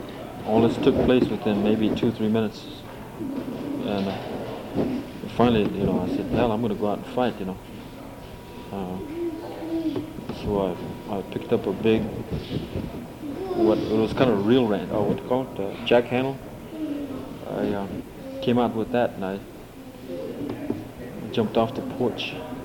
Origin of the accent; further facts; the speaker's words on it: Basin, South Dakota, United States; I'm from Basin, South Dakota. I'm also a tribal representative.